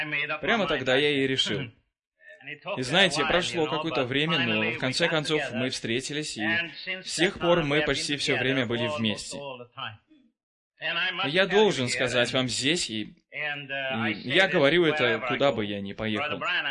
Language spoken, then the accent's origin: Russian; Sweden; also born or lived in New York, United States; Прежде всего, я хотел бы вам сказать, что я швед. Я родился не в Америке, я родился в Швеции